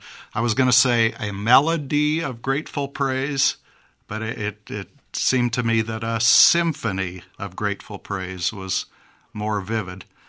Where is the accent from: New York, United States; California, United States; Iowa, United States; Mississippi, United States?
Iowa, United States; I grew up in Iowa